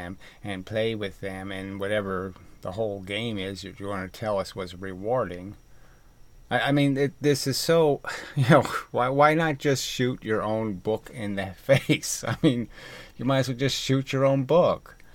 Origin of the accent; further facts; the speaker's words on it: Louisiana, United States; I grew up in Louisiana, though. And a lot of nature down there.